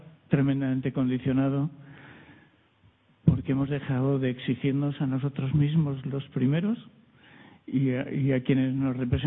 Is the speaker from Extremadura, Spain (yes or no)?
no; Basque Country, Spain; Hola, buenas tardes. Soy vizcaíno. En mi tierra, tengo 65 años, en mi tierra también pasó algo parecido. Éramos mineros y se fue, se acabó.